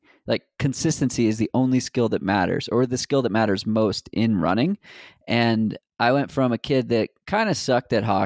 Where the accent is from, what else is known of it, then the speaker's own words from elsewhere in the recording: Boston, Massachusetts, United States; I grew up in Boston, one town over from where the Boston Marathon would run through.